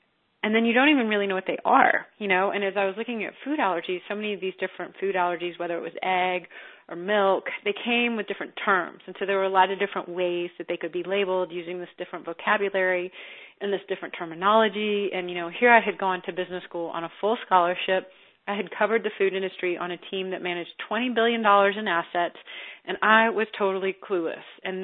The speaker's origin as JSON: {"language": "English", "region": "Texas", "country": "United States", "tie": "born or raised there", "said": "I grew up in Texas and wasn't a foodie."}